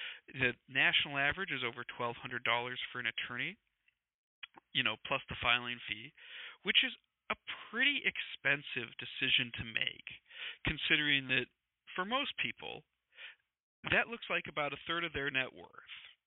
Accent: South Dakota, United States; I grew up in South Dakota, and because of that, we have farm analogies because I'm wearing cowboy boots right now.

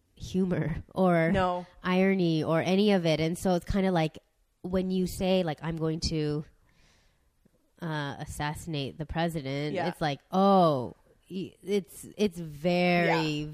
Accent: Burnaby, British Columbia, Canada; And I grew up mostly in Burnaby. Okay, and a lot of my friends were like me. They were like Asian Canadian kids.

